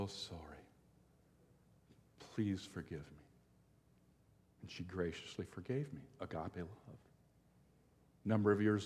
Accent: Iron Mountain, Michigan, United States; I was back in my hometown, Iron Mountain, Michigan, at church

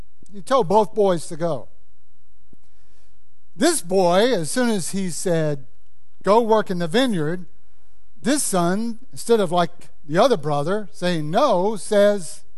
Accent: Louisiana, United States; I grew up in Louisiana, in rural Louisiana.

